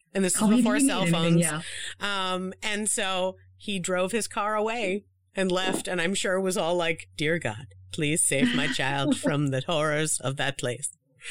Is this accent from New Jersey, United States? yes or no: no; Austin, Texas, United States; again, born and raised in Austin, you know.